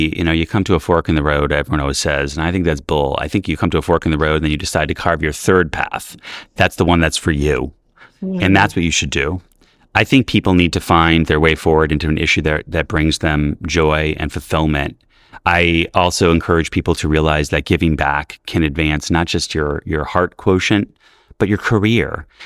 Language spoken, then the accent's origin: English; New York City, New York, United States; I grew up in New York City in the 80s where we were in shelters